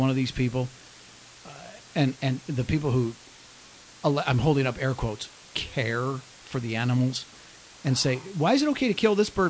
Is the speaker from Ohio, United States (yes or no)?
no; Oregon, United States; When we growing up in Oregon, we never worried about school budgets.